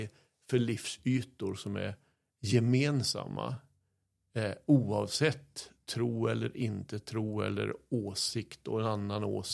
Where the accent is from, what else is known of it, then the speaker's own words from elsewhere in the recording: Kramfors, Västernorrland County, Sweden; accent: Kramfors dialect; då är det egentligen den fysiska rösten och min Kramfors dialekt